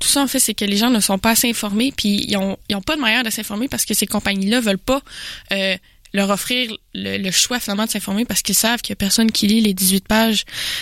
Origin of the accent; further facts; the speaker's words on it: Jonquière, Quebec, Canada; je viens de Jonquière. C'est une région. Et moi, j'ai la chance d'être au centre-ville de Jonquière